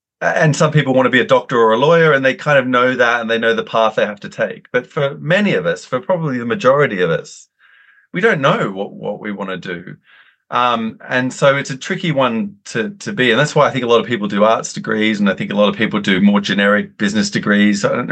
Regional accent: Sydney, New South Wales, Australia; In Sydney. I grew up in Sydney.

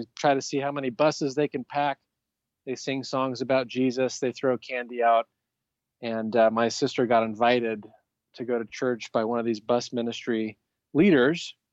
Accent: California, United States; We're from California.

